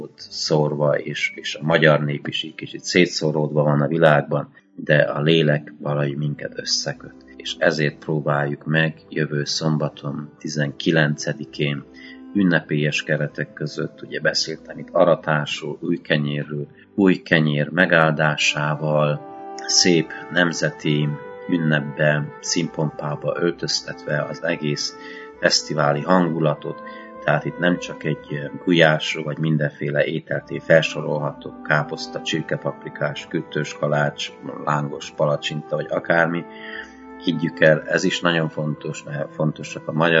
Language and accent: Hungarian; Hungary; Nem akarunk örülni egymásnak, hogy magyarok vagyunk.